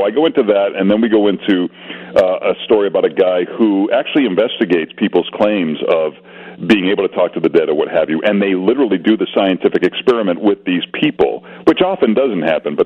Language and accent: English; Lynn, Massachusetts, United States; Yeah, so my hometown is Lynn, Massachusetts